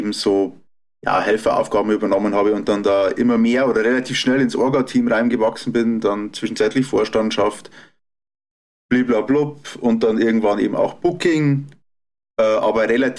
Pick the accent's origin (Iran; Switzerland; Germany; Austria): Germany; Regensburg, Bavaria; Ich bin aus Regensburg